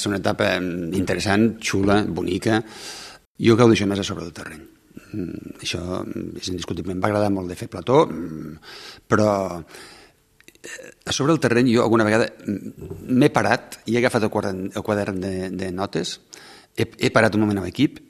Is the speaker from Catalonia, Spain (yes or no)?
yes; Catalonia, Spain; now in Terrassa, Spain; és on visco jo. És on visco jo per motius familiars. Vaig conèixer una terrassenca i vaig venir a Terrassa des del Pirineu de Lleida.